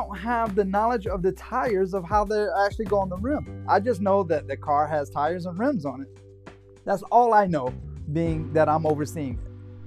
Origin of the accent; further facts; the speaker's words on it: Missouri, United States; Missouri. I'm from Missouri. I'm from Missouri. The show me state.